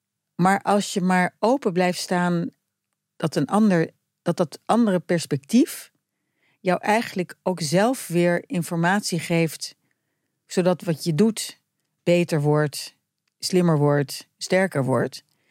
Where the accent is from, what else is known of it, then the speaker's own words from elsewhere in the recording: Netherlands; Want dat zit ook in onze aard als Nederlanders